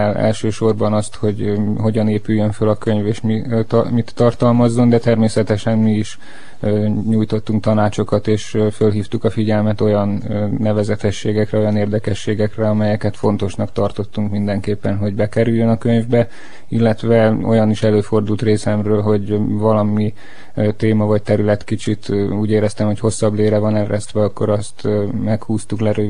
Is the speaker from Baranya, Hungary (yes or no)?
yes; Pécs, Baranya, Hungary; és hát pécsiként természetesen igen sok fényképpel rendelkezem